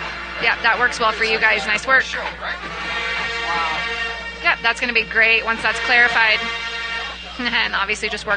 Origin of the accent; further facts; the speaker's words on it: Fort Worth, Texas, United States; I'm from Fort Worth, Texas.